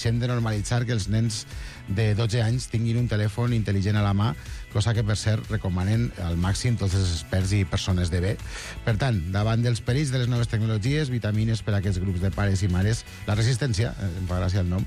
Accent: Castelló de la Plana, Valencian Community, Spain; Bueno, però que jo sóc de Castelló, jo aquestes coses no les faig.

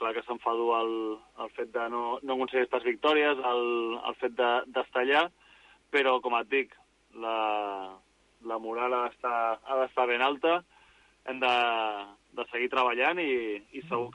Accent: Badalona, Catalonia, Spain; born there; soc un jugador de la casa, m'he format aquí a la cantera, he nascut a Badalona

